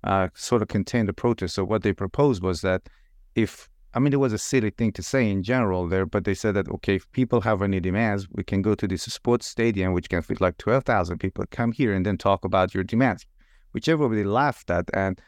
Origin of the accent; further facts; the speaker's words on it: Iran; I'm originally from Iran myself